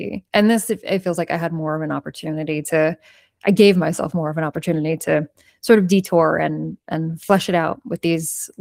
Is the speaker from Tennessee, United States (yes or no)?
no; New York, United States; now in Los Angeles, United States; I'm a New Yorker. I'm a native New Yorker. And that's the end of the story, you know?